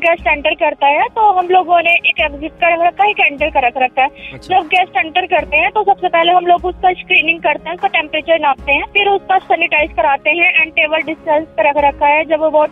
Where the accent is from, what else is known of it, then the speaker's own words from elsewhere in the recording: Bijnor, Uttar Pradesh, India; और मैं बिजनौर की रहने वाली हूँ। सिरोज हैंगआउट लखनऊ में काम करती हूँ।